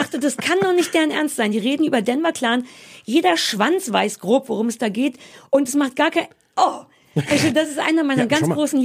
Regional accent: East Germany, Germany

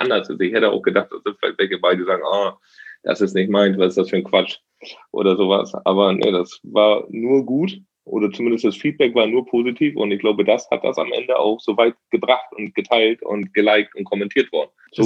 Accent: Oldenburg, Lower Saxony, Germany; ich komme hier aus dem hohen Norden, aus dem schönen Oldenburg. Oldenburg aus Oldenburg, muss man ja mal dazu sagen. Es gibt ja zwei. Ich bin hier aus Oldenburg.

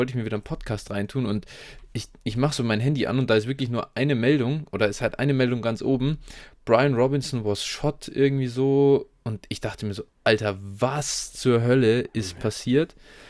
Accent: Bavaria, Germany; Ich weiß noch, ja, wir hatten bei uns in Bayern, ich weiß nicht, ob das bundesweit so ist, fährst du in der 11. Klasse war es bei uns dann

